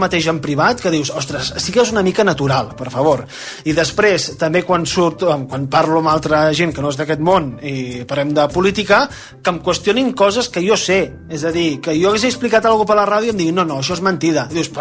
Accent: Barcelona, Catalonia, Spain; tinc 30 anys, sóc de Barcelona

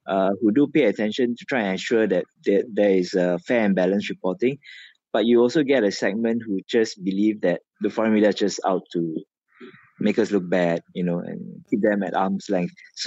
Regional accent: Malaysia; I'm a proud blue IC carrying Malaysian

